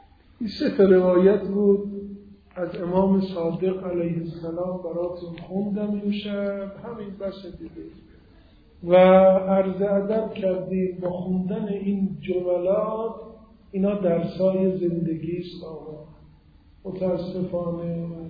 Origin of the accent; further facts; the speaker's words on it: Iran; گفتم من ایرانیم و افتخار میکنم به ایرانیتم،